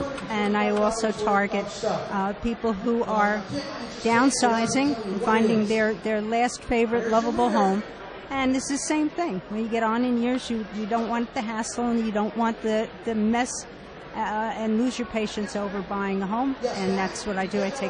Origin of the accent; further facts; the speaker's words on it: New Jersey, United States; now in Clinton, United States; Oh, no. I'm from Union County originally.